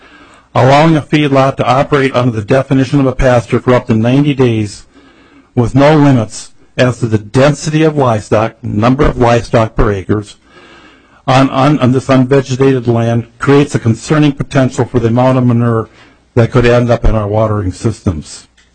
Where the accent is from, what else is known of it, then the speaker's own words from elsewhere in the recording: Wabasso, Minnesota, United States; I'm from Wabasso, Minnesota. I'm a livestock farmer with both cattle and hogs